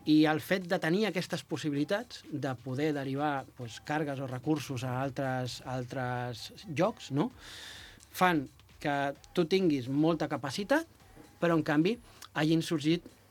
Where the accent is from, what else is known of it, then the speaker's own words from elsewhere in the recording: Vilafranca del Penedès, Catalonia, Spain; Nosaltres, bona part dels companys som de Vilafranca, sí, de Rodalies